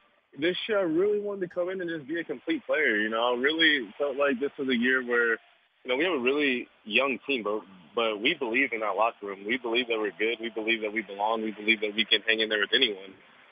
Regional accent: California, United States; I want to go back to California. I want to go back to my hometown, spend a few weeks there

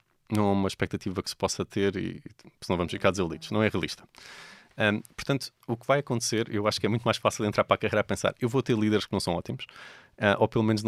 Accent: Portugal; O lado do meu pai é espanhol, o lado da minha mãe é português, mas eu cresci em Portugal, fiz a minha vida toda aqui, portanto, não há dúvida nenhuma, sou verdadeiramente muito português.

